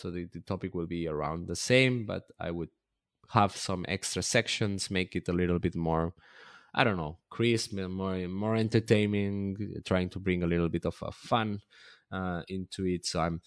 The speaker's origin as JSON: {"language": "English", "region": "Catalonia", "country": "Spain", "first_language": "Catalan", "second_language": "English", "said": "producing the same format in Catalan, in my mother tongue"}